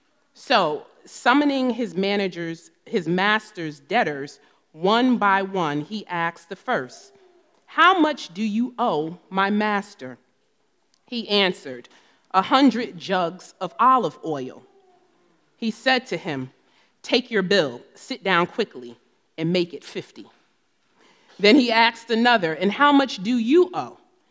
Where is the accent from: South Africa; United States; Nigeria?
United States; New Jersey; accent: New Jersey; So many of you know I am from New Jersey. You'll hear it in my accent.